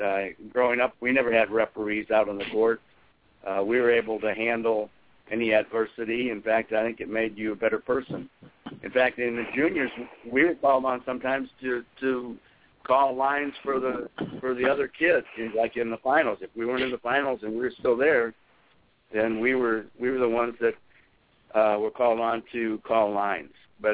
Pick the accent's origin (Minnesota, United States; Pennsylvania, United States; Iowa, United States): Iowa, United States; I mean, I grew up in Iowa, and, of course, you could only play tennis pretty much in the summers